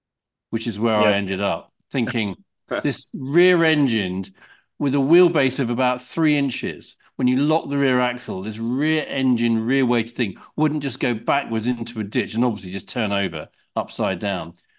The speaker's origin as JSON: {"language": "English", "region": "South East England", "country": "United Kingdom", "tie": "born or raised there", "said": "we had a field where I grew up in Kent."}